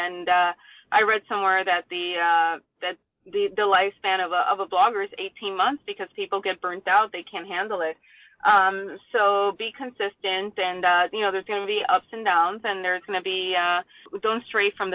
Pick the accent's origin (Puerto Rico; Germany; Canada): Puerto Rico; And I grew up in Puerto Rico